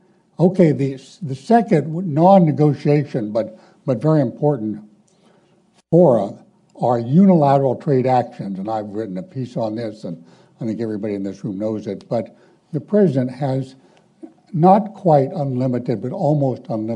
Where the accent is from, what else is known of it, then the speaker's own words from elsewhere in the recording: California, United States; also born or lived in New Mexico / Texas; I regard my home state as New Mexico, but I grew up in California, Texas